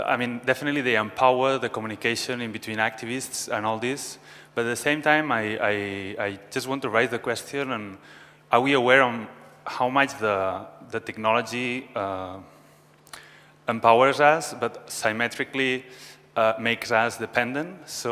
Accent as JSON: {"language": "English", "country": "Spain", "said": "from Spain."}